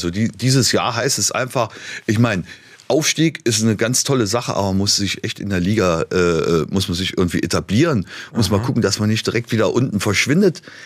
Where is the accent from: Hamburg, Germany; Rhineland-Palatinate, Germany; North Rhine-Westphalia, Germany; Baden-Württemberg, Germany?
Rhineland-Palatinate, Germany; Trier; Also ich bin neben dem Moselstadion in Trier aufgewachsen.